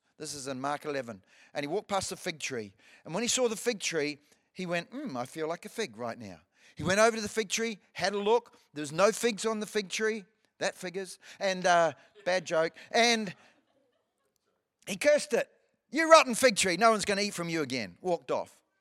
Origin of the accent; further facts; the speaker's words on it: New Zealand; I went back to my hometown in New Zealand.